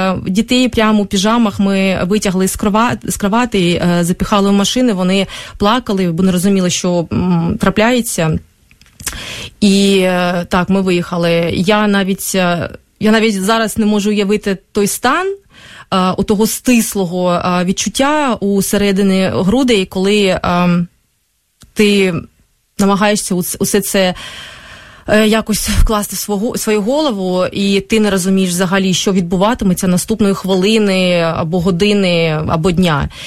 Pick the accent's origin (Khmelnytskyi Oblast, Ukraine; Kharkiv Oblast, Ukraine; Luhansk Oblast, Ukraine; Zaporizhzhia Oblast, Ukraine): Kharkiv Oblast, Ukraine; Kharkiv; moved away as an adult; now in Kyiv, Ukraine; взагалі-то я харків'янка, але в Києві я живаю вже майже 10 років, з того часу, як вийшла заміж мій чоловік київлянин, ми познайомилися в Харкові, але згодом переїхали у Київ.